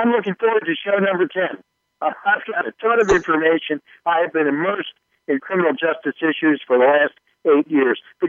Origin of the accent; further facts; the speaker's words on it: Dover, Delaware, United States; I grew up here in Dover, Delaware